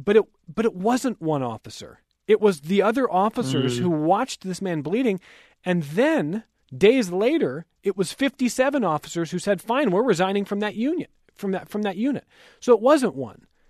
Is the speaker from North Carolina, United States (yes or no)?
no; Ohio, United States; I mean, I'm from Ohio originally. I know a number of people who are cops in Ohio.